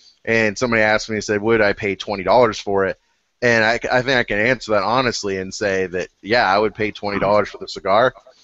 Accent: Missouri, United States; And because my favorite president in the state, I'm originally from Missouri.

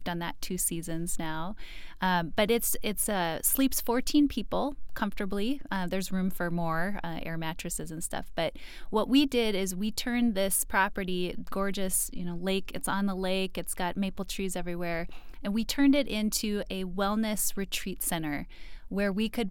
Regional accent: Fargo, North Dakota, United States; Yeah, I grew up in Fargo. I'm a Fargo girl, born and raised.

